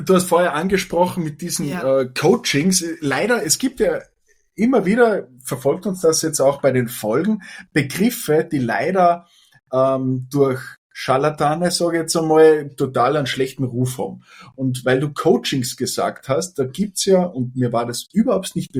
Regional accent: Obertauern, Salzburg, Austria; Wir kommen aus Obertauern, wir sind ein Bergort.

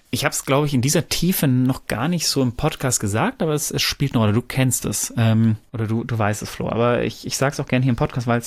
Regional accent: North Rhine-Westphalia, Germany

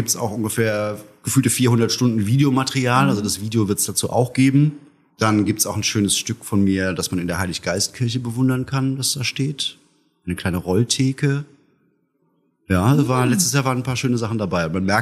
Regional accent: Altneudorf, Baden-Württemberg, Germany; also born or lived in Mannheim; now in Heidelberg, Germany; ich bin in Mannheim geboren. Da habe ich gelebt, bis ich circa 2 Jahre alt war. Dann aufgewachsen bin ich in einem kleinen Dorf im Odenwald, in Altneudorf. Und mit 19 bin ich dann wegen dem Zivildienst damals nach Heidelberg gezogen und seitdem hier.

